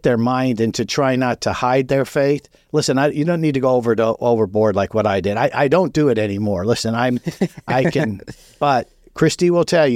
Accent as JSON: {"language": "English", "town": "Los Angeles", "region": "California", "country": "United States", "tie": "born or raised there", "said": "I was raised in Los Angeles in the 60s."}